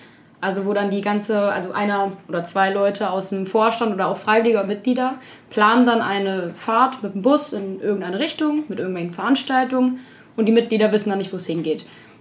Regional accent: Wietzendorf, Lower Saxony, Germany; ich komme aus Wietzendorf und bin seit 7 Jahren schon in der Landjugend Soltau

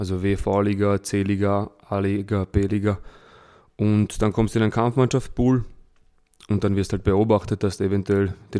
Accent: Vienna, Austria; born or raised there

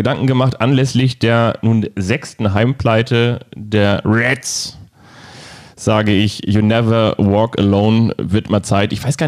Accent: Hamburg, Germany; Das ist meine Heimat in Hamburg, da bin ich zu Hause.

